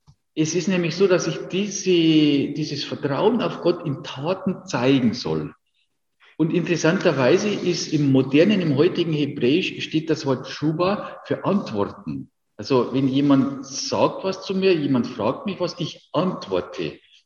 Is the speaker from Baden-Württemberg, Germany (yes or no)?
no; Bavaria, Germany; born there; Ich bin in Bayern geboren und nicht in Bangladesch